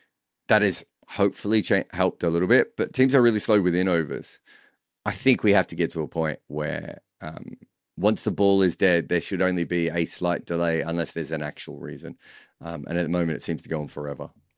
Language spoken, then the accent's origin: English; Australia; Like, I grew up in Australia. I don't remember FIFA growing the game in Australia.